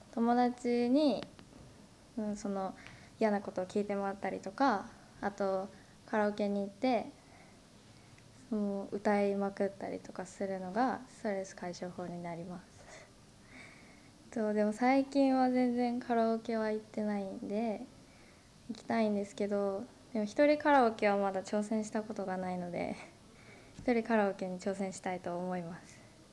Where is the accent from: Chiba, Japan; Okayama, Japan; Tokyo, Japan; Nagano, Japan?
Nagano, Japan; moved away; 長野県出身なので海がないのでこっちに来てやっと海が近くなったので、